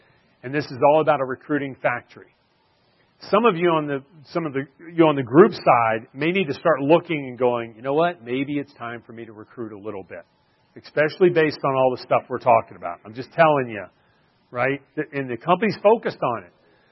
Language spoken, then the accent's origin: English; Florida, United States; I grew up in the Panhandle, the Redneck Riviera of Florida.